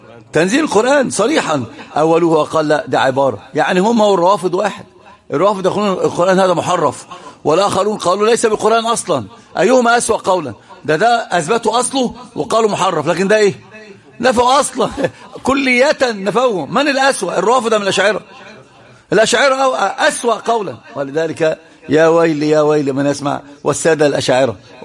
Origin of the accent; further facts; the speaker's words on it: Egypt; قلت له انا من مصر